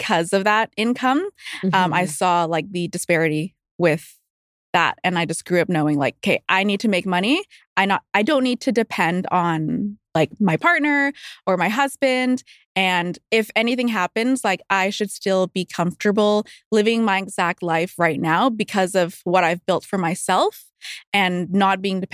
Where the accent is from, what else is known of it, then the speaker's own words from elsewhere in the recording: Vancouver, British Columbia, Canada; So I am born and raised in Vancouver. I grew up in East Vancouver.